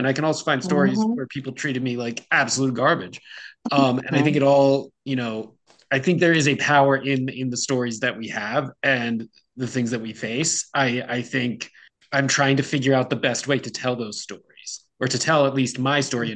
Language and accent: English; New Jersey, United States; So I transferred back to my home state of New Jersey.